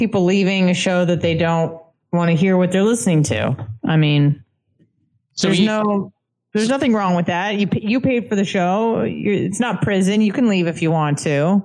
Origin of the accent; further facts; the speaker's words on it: Israel; Listen, like, yeah, I'm Israeli and I'm culturally and ethnically Jewish and I was born in Israel.